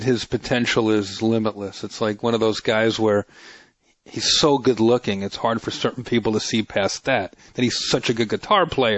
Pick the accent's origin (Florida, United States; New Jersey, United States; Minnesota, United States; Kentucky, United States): New Jersey, United States; Yeah, well, we're from Jersey. You know, it's a Jersey thing.